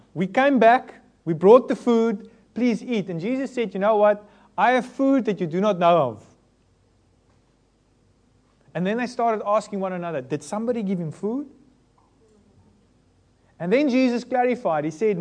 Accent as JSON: {"language": "English", "country": "South Africa", "moved": "as an adult", "lives_now": "United Kingdom", "said": "As a church, so far we are not a homegrown British church. We come from South Africa. I and my wife, we came over here."}